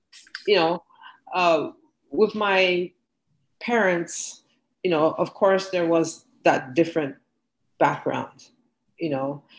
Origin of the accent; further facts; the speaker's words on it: Nigeria; For us back home in Nigeria, I mean, when I was growing up in Nigeria, you could easily go to your neighbor's house